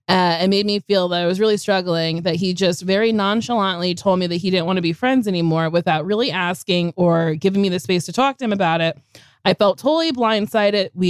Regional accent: Philadelphia, Pennsylvania, United States; now in Bay Area, United States; I am from the East Coast, Philly. I moved to the Bay Area right before the pandemic.

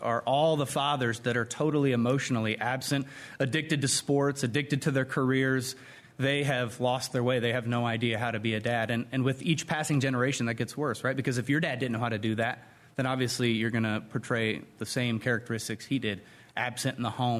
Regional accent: California, United States; In California.

